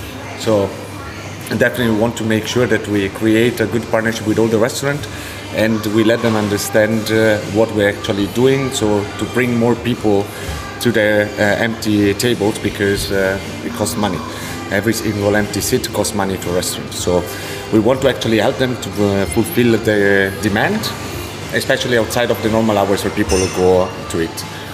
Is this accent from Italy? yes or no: yes; Italy; English is a second language; moved away as an adult; I'm from Italy. And I'm working actually outside of Italy since 7 years. I moved to Berlin back in the days